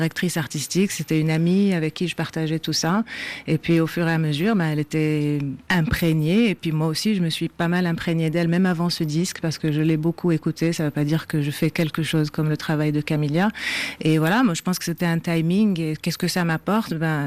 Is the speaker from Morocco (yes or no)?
yes; Casablanca, Casablanca-Settat, Morocco; born there; Je suis née à Casablanca, en ville. Au printemps.